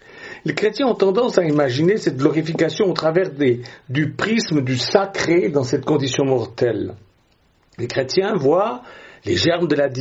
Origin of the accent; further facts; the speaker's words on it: Switzerland; now in France; Je suis suisse, mais j'aime la France. La France m'a accueilli dans les années 70